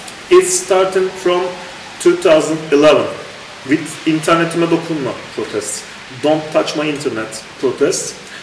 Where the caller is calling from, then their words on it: Istanbul, Turkey; Hello from Istanbul.